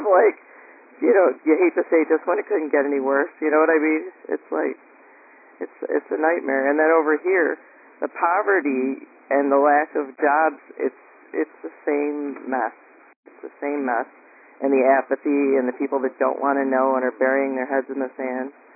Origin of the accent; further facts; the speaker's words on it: United States; now in Isle of Wight, United Kingdom; Yeah, I'm an American living on the Isle of Wight in the UK